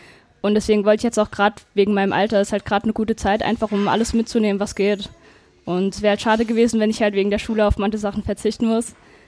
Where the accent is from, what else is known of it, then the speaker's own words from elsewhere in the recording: Homburg, Saarland, Germany; Und 2011 oder 12 war das, meine ich, wurde bei uns in Homburg halt ein Skatepark gebaut, im Stadtpark.